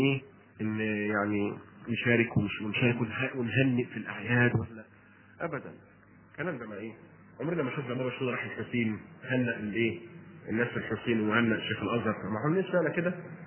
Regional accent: Egypt; ان احنا كلنا مصريين يحكمنا قانون مصر

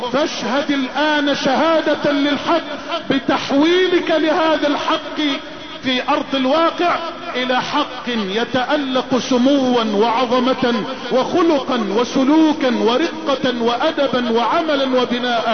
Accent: Egypt; اللهم اجعل بلدنا مصر واحة للامن والامان وجميع بلاد

